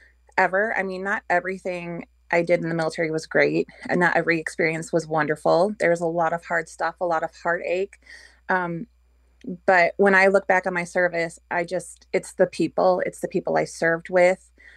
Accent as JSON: {"language": "English", "country": "United States", "said": "And I'm like, but I'm the American veteran. I was like, he's not even this country's veteran."}